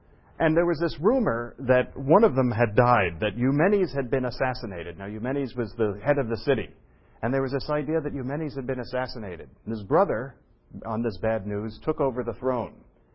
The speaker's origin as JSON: {"language": "English", "town": "Philadelphia", "region": "Pennsylvania", "country": "United States", "said": "Now, Philadelphia, we all know because we're from Philadelphia"}